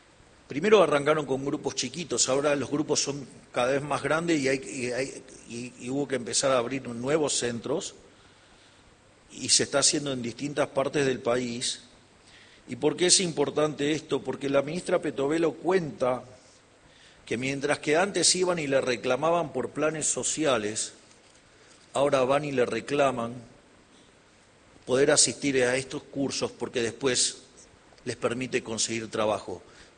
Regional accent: Argentina; si como argentinos admiramos

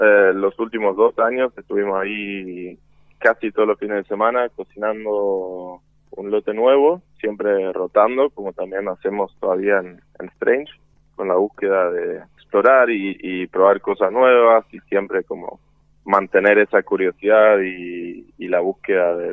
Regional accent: Norway; Spanish is a second language; yo no soy de por acá, soy de Noruega originalmente

